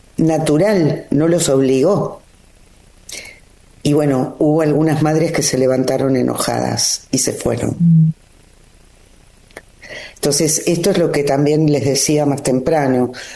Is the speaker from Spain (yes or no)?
no; Argentina; Yo estaba ahí paradita como argentina